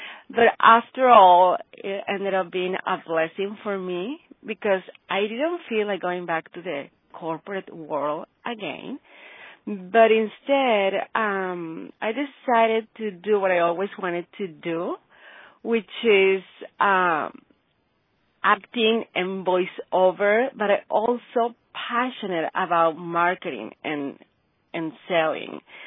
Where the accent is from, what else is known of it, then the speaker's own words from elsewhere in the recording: Mexico; I was born and raised in Mexico.